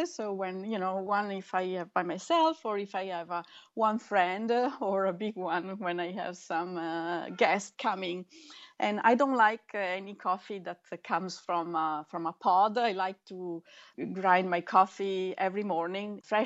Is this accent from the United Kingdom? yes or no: no; Italy; English is a second language; now in New York City, United States; I was born and I grew up in Italy, and I live in New York City.